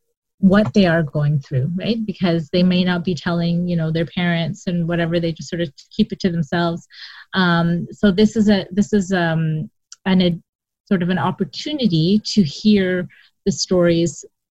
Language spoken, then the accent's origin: English; Kingston, Ontario, Canada; so I was born and raised in Canada, in Kingston, actually. My parents came from Bangladesh. But so the way that my parents' generation raised us is that we are Canadian. We are Muslim by faith